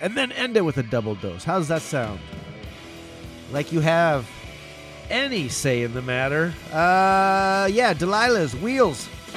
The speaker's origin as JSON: {"language": "English", "region": "New York", "country": "United States", "said": "I'm a New Yorker. I know how to speak New Yorkanese, I think we call it."}